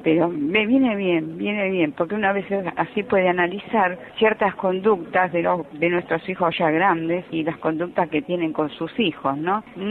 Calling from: Lanús, Buenos Aires Province, Argentina; soy de Lanús, de la provincia de Buenos Aires.

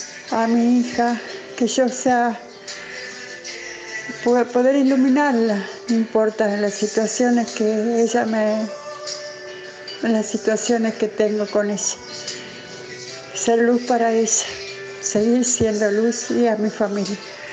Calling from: Tucumán, Argentina; de Tucumán.

